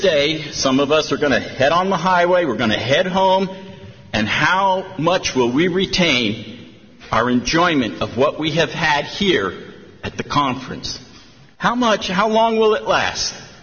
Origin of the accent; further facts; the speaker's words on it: Dorothy, New Jersey, United States; When I was about 8 years old, I came to the Lord, and I was raised in Dorothy, New Jersey